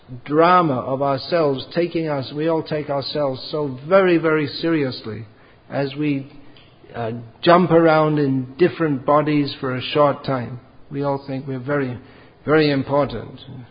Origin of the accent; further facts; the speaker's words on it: England, United Kingdom; born there; In England it's tea and biscuits. I was born in England.